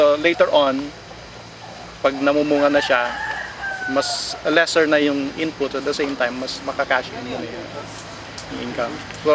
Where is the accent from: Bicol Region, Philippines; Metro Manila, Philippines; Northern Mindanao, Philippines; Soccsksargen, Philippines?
Metro Manila, Philippines; Las Piñas; Na-mention ko nga, taga Las Piñas ako.